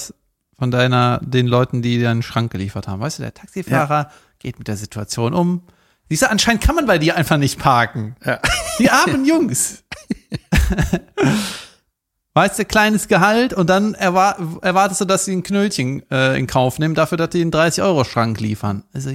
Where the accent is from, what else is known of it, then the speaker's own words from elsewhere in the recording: Cologne, North Rhine-Westphalia, Germany; ich hatte da, wo ich aufgewachsen bin, meine Eltern wohnen ja auch noch da, Elternhaus. Da gibt es auch in Köln, Ostheim.